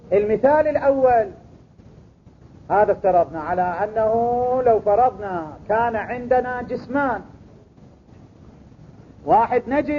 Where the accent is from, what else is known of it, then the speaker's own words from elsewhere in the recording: Najaf, Najaf Governorate, Iraq; كان عندنا في النجف السراديب